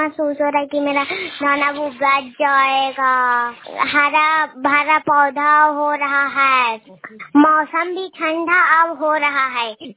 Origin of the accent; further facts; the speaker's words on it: Bihar, India; मैं नालंदा जिला की निवासी हूँ। मैं गोड़ाईपुर पंचायत से बोल रही हूँ। मेरा गाँव में सलमान चक।